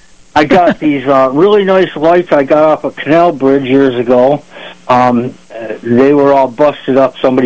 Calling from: Batavia, United States; Timmy, it's your neighbor in Batavia.

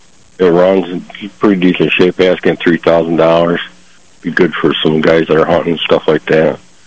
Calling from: Silver Springs, United States; Calling from Silver Springs today, Jimmy.

